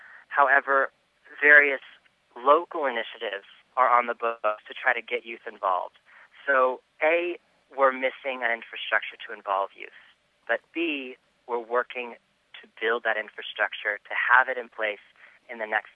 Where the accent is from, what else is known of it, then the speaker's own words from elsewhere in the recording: United States; relay that information back to the United States and youth here in my home country